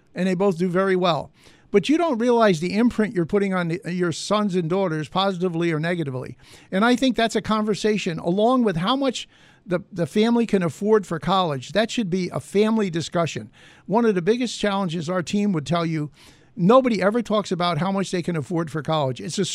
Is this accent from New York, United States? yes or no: yes; Rochester, New York, United States; Now, I come from Rochester, and we've got some great high schools there.